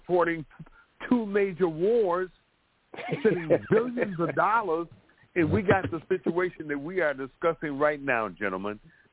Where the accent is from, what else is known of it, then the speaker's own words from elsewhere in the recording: United States; I was born and raised in America. I love America.